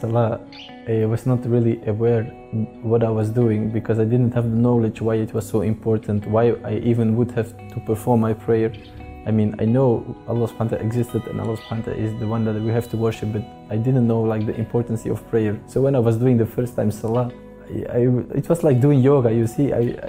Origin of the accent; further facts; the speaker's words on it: Brussels, Brussels-Capital Region, Belgium; English is a second language; now in Turkey; I come from Belgium, originally from Brussels, now living in Turkey for Erasmus exchange student because I'm studying law. I'm 23 years old and Alhamdulillah I'm already 6 years converted to Islam.